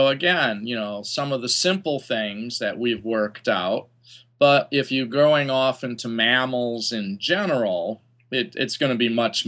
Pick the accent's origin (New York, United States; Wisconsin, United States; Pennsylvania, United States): Wisconsin, United States; I grew up in Wisconsin, and I've actually scored tickets.